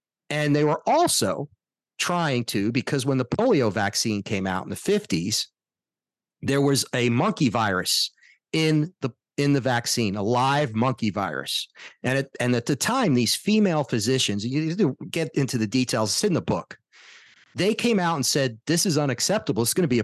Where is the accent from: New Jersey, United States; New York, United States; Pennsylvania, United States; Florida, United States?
Florida, United States; Yeah, I'm from Florida. I know what it's like here with the Chads and all that.